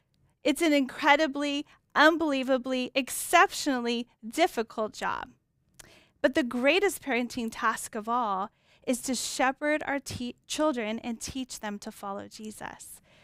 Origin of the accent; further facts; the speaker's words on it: Yuba City, California, United States; I grew up in Yuba City. It's a very small town in Northern California, an agricultural community. And I grew up with my parents on a little piece of land.